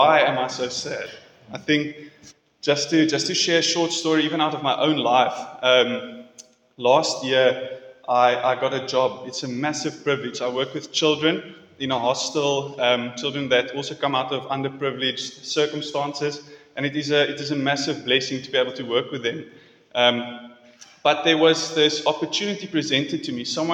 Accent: Stellenbosch, Western Cape, South Africa; I'm from Stellenbosch, and I serve there under Henry, who is leading the church.

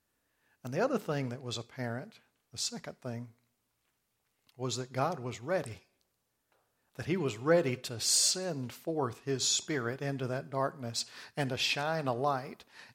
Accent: Memphis, Tennessee, United States; when I was a teenager, growing up in Memphis, Tennessee

